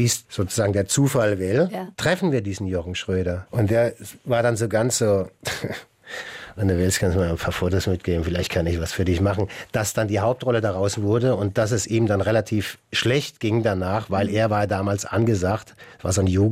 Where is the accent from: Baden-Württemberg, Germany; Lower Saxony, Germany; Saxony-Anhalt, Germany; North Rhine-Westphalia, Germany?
Baden-Württemberg, Germany; Mannheim; accent: Mannheim dialect; Jetzt als Mannheimer